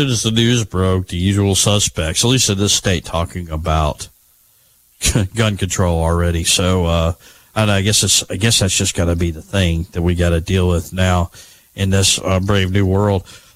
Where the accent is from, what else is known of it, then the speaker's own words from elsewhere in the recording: Alabama, United States; You know, I grew up in Shelby County, and he couldn't even tell you who his congressman was.